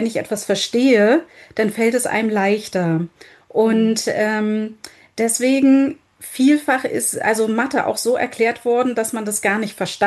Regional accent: Germany; ich komme ja aus Deutschland

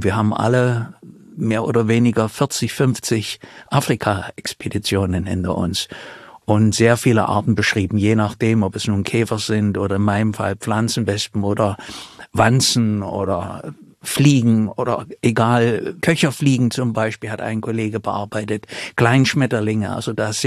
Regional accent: Germany; Zu DDR-Zeiten, ich komme ja aus der DDR

